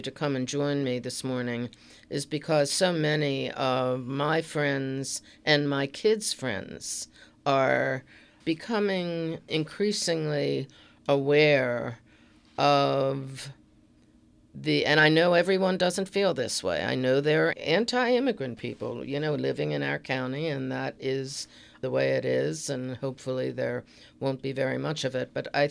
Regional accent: Baltimore, Maryland, United States; I grew up in Baltimore. My mom was actually alive at the time the Cohn sisters were alive.

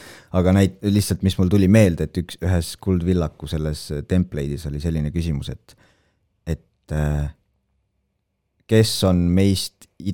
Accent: Tallinn, Harju County, Estonia; ma ikkagi olen suurlinnast pärit.

